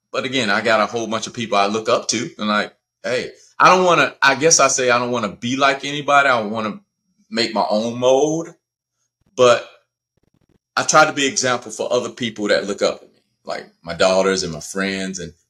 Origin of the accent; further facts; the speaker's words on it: Georgia, United States; because I'm from Georgia. I'm a grit man.